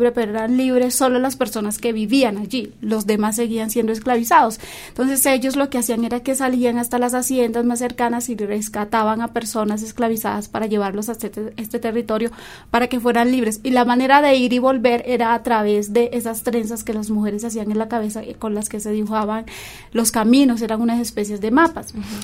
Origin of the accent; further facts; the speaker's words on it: San Basilio de Palenque, Bolívar, Colombia; yo vengo de San Basilio de Palenque, que está ubicado en el departamento de Bolívar, aproximadamente a una hora de Cartagena de Indias.